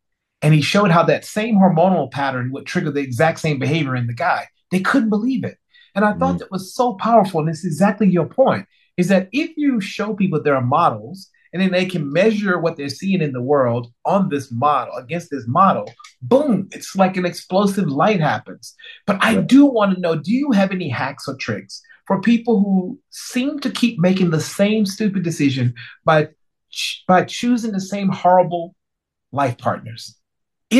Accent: North Carolina, United States; I grew up in the East Coast in the same state that Michael Jordan went to college

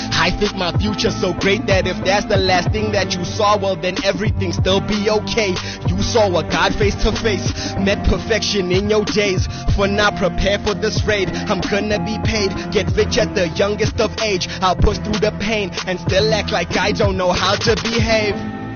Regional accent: Oslo, Norway; I made this at 1 a.m. in my hometown. Oslo, so without any further ado.

